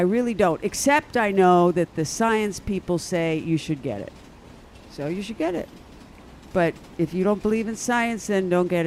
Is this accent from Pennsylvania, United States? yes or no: yes; Philadelphia, Pennsylvania, United States; And I grew up in Philly.